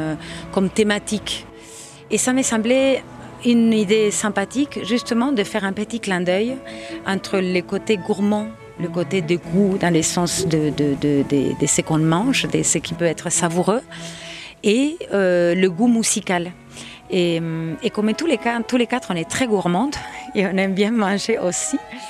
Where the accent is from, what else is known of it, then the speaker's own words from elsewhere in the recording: Rosario, Santa Fe, Argentina; French is a second language; Et je suis allée à l'école de musique de mon village, de ma ville. Je viens de l'Argentine, de Rosario.